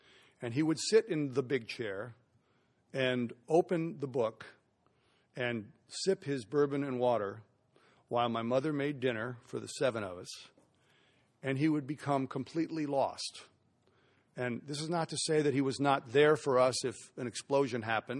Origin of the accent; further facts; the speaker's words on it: Belmont, California, United States; When I grew up in San Mateo in Belmont, I grew up reading Herb Cain every day in the Chronicle.